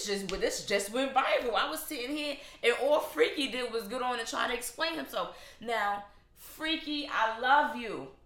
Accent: Brooklyn, New York, United States; Now, I grew up in Crown Heights, Brooklyn, Roosevelt, Long Island, on game.

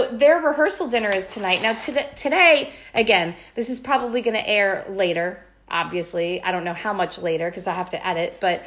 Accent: East Quogue, New York, United States; because I am in my hometown right now. I'm in East Quag, New York on Long Island.

